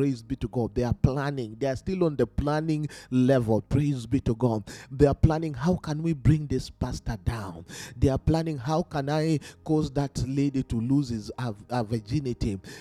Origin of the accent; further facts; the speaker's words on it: Kenya; I come from Kenya and I've witnessed this.